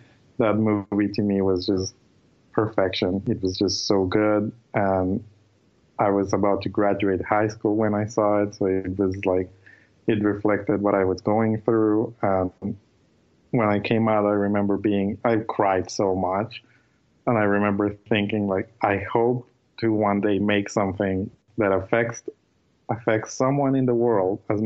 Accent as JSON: {"language": "English", "country": "Colombia", "second_language": "English", "lives_now": "Vancouver, Canada", "said": "I'm from Colombia. I live in Vancouver, Canada, and I'm studying film here"}